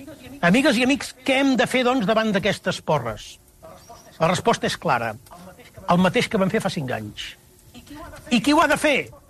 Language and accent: Catalan; Catalonia, Spain; Senzillament som catalans i volem continuar sent-ho. Volem parlar en català sense demanar permís ni haver de fer militància lingüística.